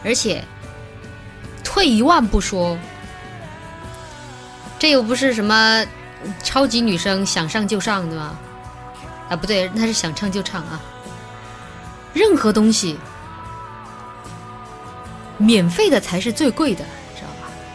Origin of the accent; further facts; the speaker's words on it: Chongqing, China; 用我们重庆话就是说